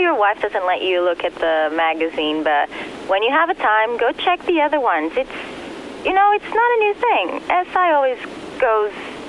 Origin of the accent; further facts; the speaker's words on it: Portugal; Portuguese, from Portugal.